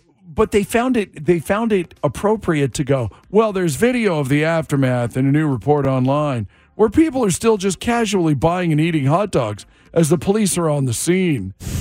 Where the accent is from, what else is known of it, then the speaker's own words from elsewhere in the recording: Seattle, Washington, United States; I hated Seattle. I don't. Not at all. It's my hometown. It's where I grew up.